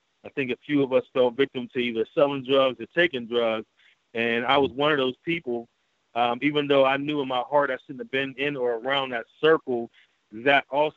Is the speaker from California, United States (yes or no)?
no; Braddock, Pennsylvania, United States; Braddock in my early years was wonderful, man. I grew up in the projects for a minute, Talbot Towers, if anybody remembers tho